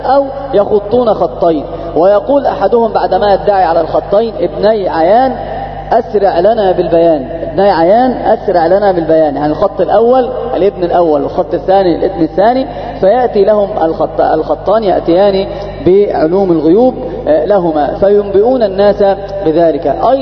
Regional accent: Egypt; فضرب الودع عندنا في مصر يسمونه يوشوش

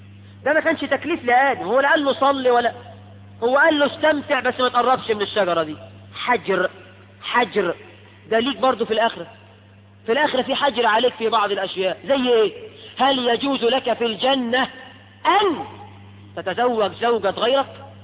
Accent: Egypt; واحنا كمصريين

